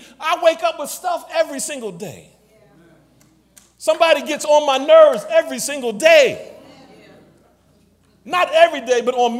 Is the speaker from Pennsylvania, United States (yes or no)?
yes; Philadelphia, Pennsylvania, United States; I'm born and raised. I'm from Philadelphia. Yeah. I grew up in Crestmont.